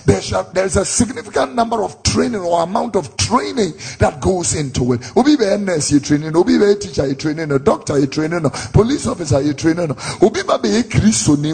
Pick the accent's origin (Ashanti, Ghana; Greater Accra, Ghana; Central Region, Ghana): Greater Accra, Ghana; Accra; I was born here in Tesano and I lived in Abeka in Fadama, and so I understand the culture of Muslims very well because I grew up with them.